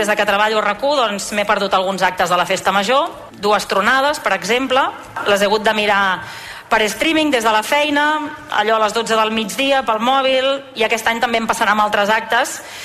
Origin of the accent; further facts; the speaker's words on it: Vilafranca del Penedès, Catalonia, Spain; also born or lived in Barcelona; És cert que jo no sóc de Vilafranca de tota la vida, és cert que vaig néixer a Barcelona. Els meus pares i jo vam arribar aquí a finals del mes d'agost de l'any 1991, quan jo tenia 3 anys